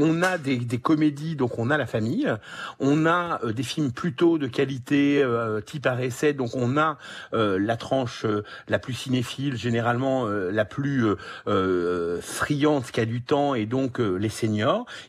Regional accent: Normandy, France; et je suis normand

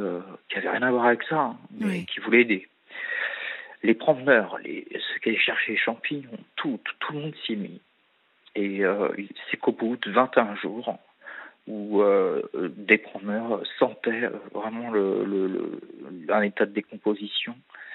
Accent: Fontainebleau, Île-de-France, France; Nous, on est de Fontainebleau, donc c'est une forêt immense.

